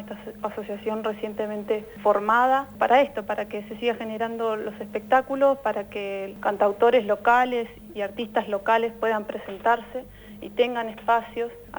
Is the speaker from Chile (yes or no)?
no; San Martín de los Andes, Neuquén, Argentina; yo de acá de San Martín, nacida y criada acá en San Martín de los Andes. Y bueno, ahora con mi compa que vivimos hace 6 años también, él se vino para acá.